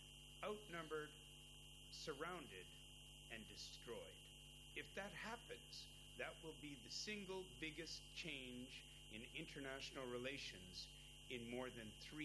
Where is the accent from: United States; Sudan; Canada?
Canada; also born or lived in Japan; now in Serbia; I'm here in Serbia, in southeastern Europe, and I grew up in Canada, and I spent 20 years in Japan as a political analyst and advisor.